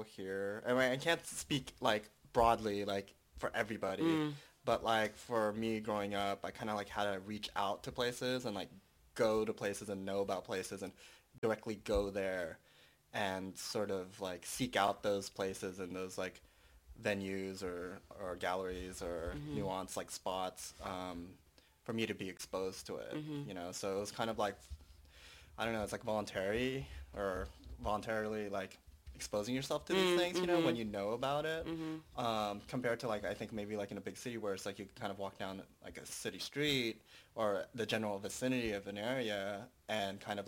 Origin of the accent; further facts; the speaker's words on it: California, United States; growing up in Orange County, I, like, was kind of an outcast in a way.